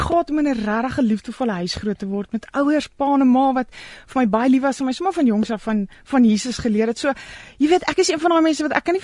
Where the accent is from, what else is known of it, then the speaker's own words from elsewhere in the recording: Johannesburg, Gauteng, South Africa; Ek is een girl van Johannesburg, ek is een mama van twee tieners, getrouwd met my beste vriend, ek is een voltydse ma, ek love sport, ek love speletjies, en ek is passionately lief vir Jesus.